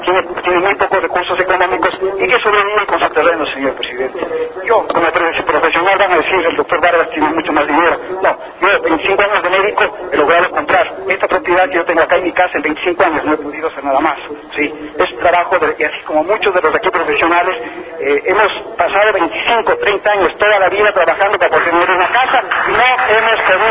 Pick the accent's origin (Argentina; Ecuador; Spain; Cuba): Ecuador; en detrimento de los nuestros, que somos los ecuatorianos